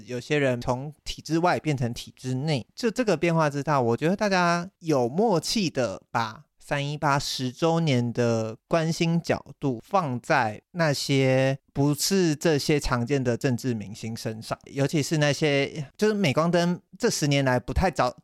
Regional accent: Taiwan; 这是我身为一个台湾人最大的愿望。

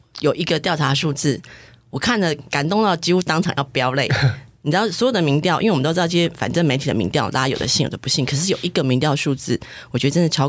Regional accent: Taipei, Taiwan; 那我们台北人都很努力工作好不好，所以那四年我就常常被台南人惊吓

